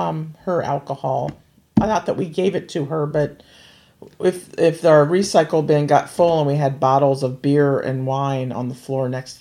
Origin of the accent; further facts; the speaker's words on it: Virginia, United States; I'm from Virginia.